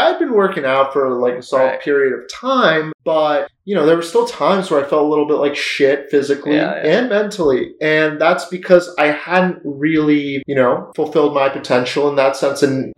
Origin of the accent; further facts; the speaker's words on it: Boston, Massachusetts, United States; moved away as an adult; No doubt. I am originally from Boston or just outside of Boston.